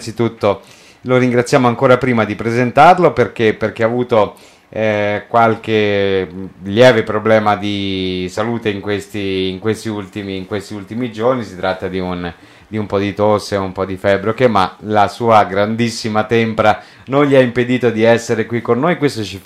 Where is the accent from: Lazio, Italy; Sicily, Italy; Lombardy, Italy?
Lazio, Italy; accent: Roman; Si ritorna, oltre che con il mio accento romano